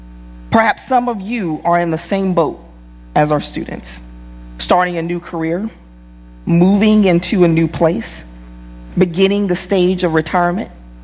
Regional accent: Compton, California, United States; I was born and raised in Compton

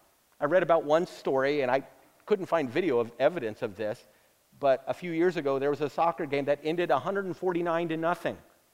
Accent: Texas, United States; I'm sorry, I'm from Texas. That's what we do. We play floor hockey.

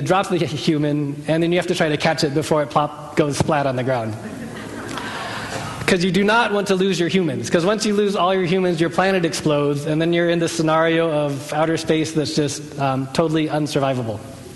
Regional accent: Phoenix, Arizona, United States; I grew up in Phoenix, and Dave and Bernice used to serve their church that they served at before here was in Phoenix. In fact, my parents' house is 2 miles away from that church.

